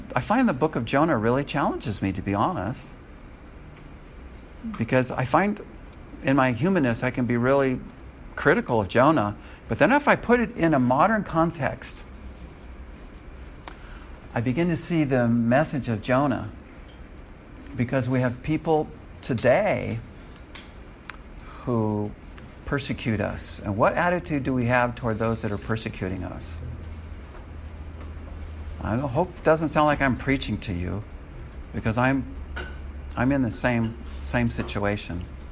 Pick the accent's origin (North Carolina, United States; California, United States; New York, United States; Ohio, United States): California, United States; I'm from California. Here he is, not only from the U.S., but he's also from my home state.